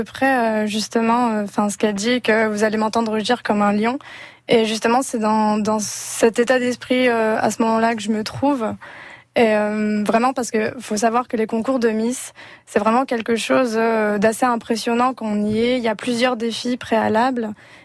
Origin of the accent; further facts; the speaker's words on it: Lille, Hauts-de-France, France; Je suis lilloise, je suis